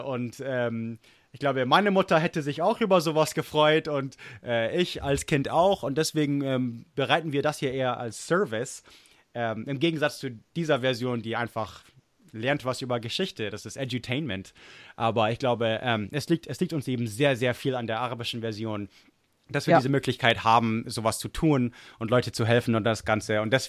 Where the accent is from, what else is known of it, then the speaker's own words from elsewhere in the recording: Munich, Bavaria, Germany; München, meine Heimatstadt München, die ich liebe, die ich so toll finde. Ich liebe Münchner.